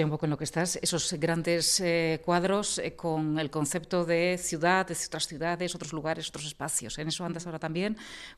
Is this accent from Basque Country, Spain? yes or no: yes; Vitoria, Basque Country, Spain; los que somos de Vitoria conocíamos que era un espacio vacío, un solar vacío